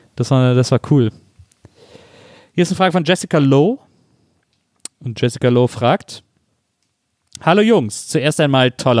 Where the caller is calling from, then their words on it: Reutlingen, Baden-Württemberg, Germany; Ich komme aus Reutlingen, wohne aber mittlerweile in Tübingen